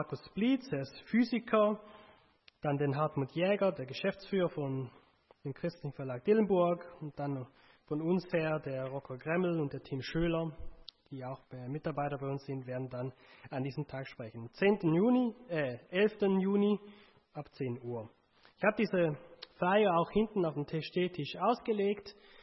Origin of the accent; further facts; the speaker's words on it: Stein am Rhein, Schaffhausen, Switzerland; vielleicht merkt ihr es auch so ganz bisschen an meinem Akzent, ich komme nicht von hier, ich komme aus der Schweiz. Da bin ich aufgewachsen, kleiner Ort, nennt sich Stein am Rhein, so direkt an der Grenze zu Deutschland, so Bodenseeregion. Da komme ich her